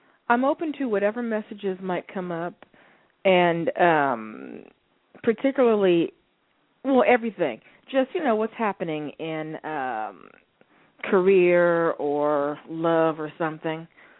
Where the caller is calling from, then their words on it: California, United States; calling from California.